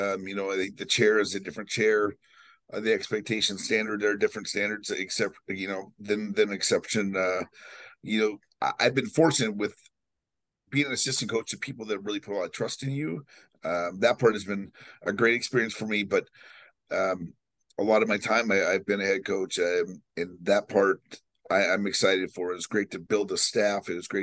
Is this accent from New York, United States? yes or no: no; Eau Claire, Wisconsin, United States; also born or lived in Sioux City, Iowa; I grew up in Eau Claire, Wisconsin. That's 3 hours away. I had lived a significant amount of my life in Sioux City, Iowa.